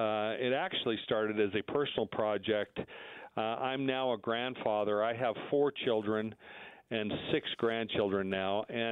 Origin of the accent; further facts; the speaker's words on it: Montana, United States; Yeah, like I said, I grew up in Montana, and my father was a World War II veteran and started working at a sawmill in Montana